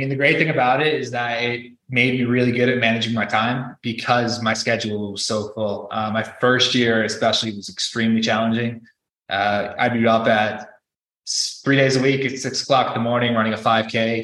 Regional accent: Connecticut, United States; Yeah, so I grew up in Connecticut, about an hour outside of New York City, which, you know, growing up there was great.

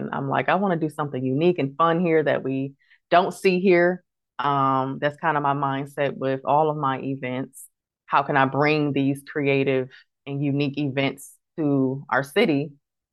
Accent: Milwaukee, Wisconsin, United States; Yep, I grew up in Milwaukee. I went to Nicolet High School, left here, went to Columbia College, Chicago, got a degree in public relations.

